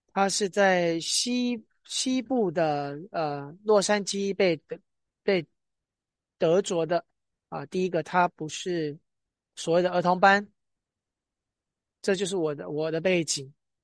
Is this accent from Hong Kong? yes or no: yes; Hong Kong; also born or lived in Nanjing; now in United States; 就是在我来到这个在美国之前，我是在南京出生，然后在香港长大